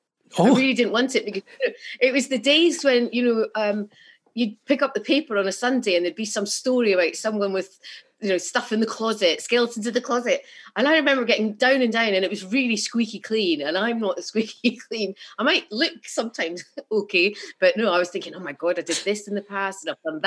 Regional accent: Edinburgh, Scotland, United Kingdom; And I was like … I'm from Edinburgh and I've been writing to you.

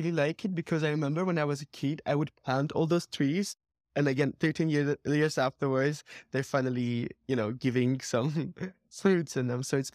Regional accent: Armenia; from Armenia, and I hate hiking.

